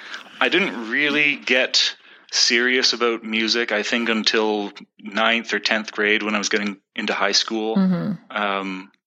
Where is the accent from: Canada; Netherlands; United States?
Canada; Halifax, Nova Scotia; I'm from Halifax, Nova Scotia originally. And I think I started playing violin in the third grade, just as a public city, the school program that we had in Halifax.